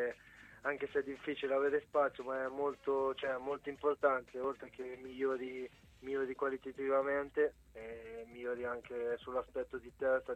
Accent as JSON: {"language": "Italian", "town": "Ancona", "region": "Marche", "country": "Italy", "tie": "born or raised there", "said": "La mia origine è tunisina, però sono nato qui in Ancona."}